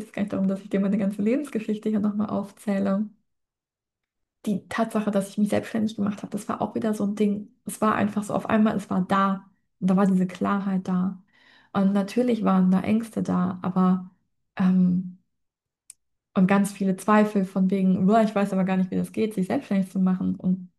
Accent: Aachen, North Rhine-Westphalia, Germany; ich bin in Aachen aufgewachsen

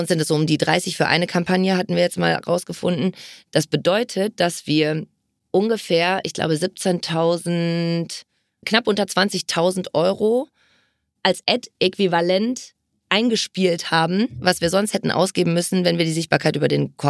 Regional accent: Berlin, Germany; Also meine Mama ist aus Ost-Berlin. Ich bin auch gebürtig aus Berlin.

